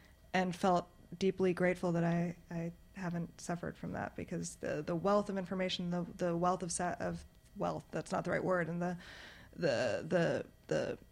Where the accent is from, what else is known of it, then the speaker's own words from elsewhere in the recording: New York, United States; teenagers who grew up very close to where I grew up in the New York suburbs